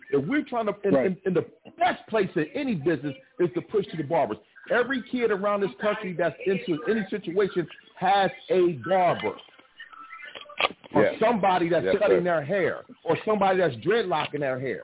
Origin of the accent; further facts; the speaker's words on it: Wilmington, Delaware, United States; I'm from Wilmington, Delaware.